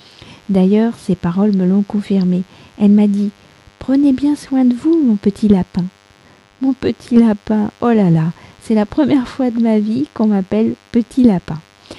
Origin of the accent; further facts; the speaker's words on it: France; je suis française, j'habite près de Paris